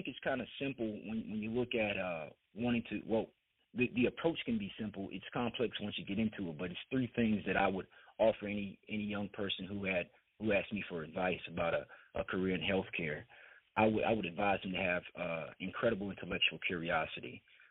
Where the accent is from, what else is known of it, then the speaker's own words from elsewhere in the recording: Ocala, Florida, United States; That can be traced back to Pinkston Drugs in my hometown of Ocala, Florida.